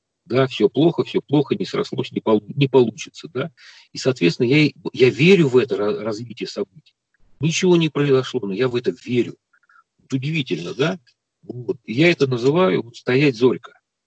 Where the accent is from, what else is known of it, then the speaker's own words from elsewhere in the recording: Moscow, Russia; Я не умею ничего делать руками, я москвич.